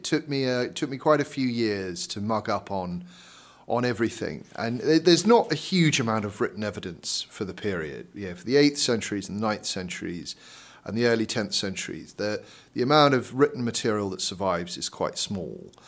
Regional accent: South West England, United Kingdom; There was a big Iron Age hill fort near where I grew up in Dorset, which I used to play in.

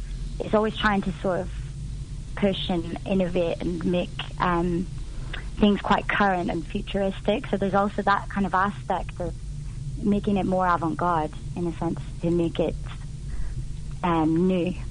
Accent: Ireland; also born or lived in London; So I'm from Ireland originally, yeah. And I did a lot of Irish dancing and stuff growing up as well.

